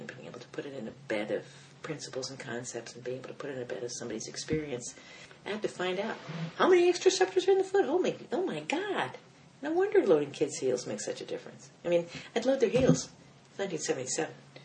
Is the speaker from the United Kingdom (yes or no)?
no; Germany; because I'm German and I was born in November 4th.